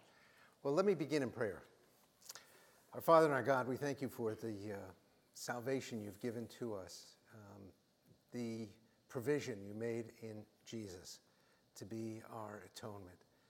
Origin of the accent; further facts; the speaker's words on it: New York, United States; I grew up in New York, and my community was all Jewish, and my mother had to flee with her family from Berlin, where she was raised, and my father's father left Budapest also because of persecution.